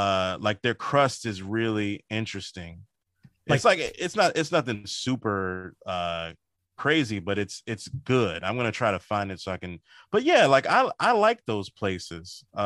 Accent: Maryland, United States; I'm from Southern Maryland, but if you drive, like, to, like, Charles County

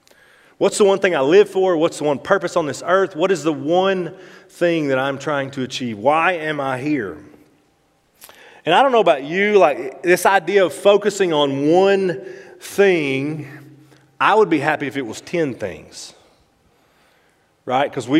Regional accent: Arkansas, United States; very clear that I am from Arkansas. I am from the South.

